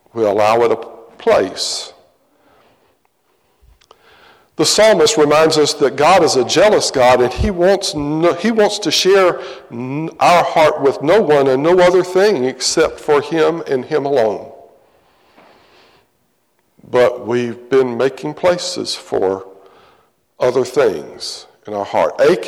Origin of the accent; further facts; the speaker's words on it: Charleston, United States; Now, for you young folks, I grew up in Charleston, and we had 2 telephones in the house.